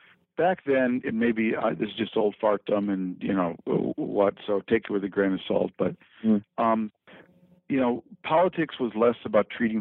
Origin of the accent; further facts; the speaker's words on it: Minnesota, United States; Because you wouldn't really understand my column if you didn't understand that I grew up in Minnesota in a time and a place where politics really worked.